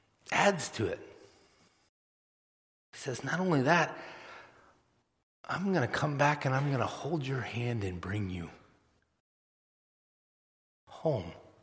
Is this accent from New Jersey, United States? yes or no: no; Massachusetts, United States; I grew up in Massachusetts